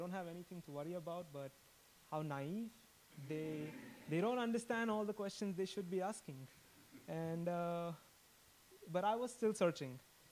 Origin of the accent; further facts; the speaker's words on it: Mumbai, Maharashtra, India; I'm originally from Mumbai, India. I was born in a Roman Catholic family, raised in faith. Been the only kid